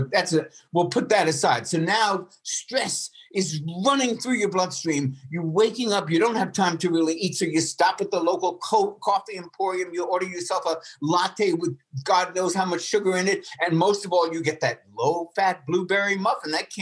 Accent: New York, United States; I grew up in New York. And if you've ever been in New York, you know the noise level is insane.

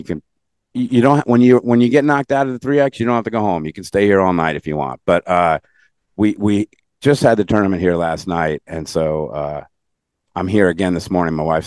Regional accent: Massapequa, New York, United States; now in Florida, United States; Yeah, I grew up in Massapequa, Long Island, and then I moved to Florida

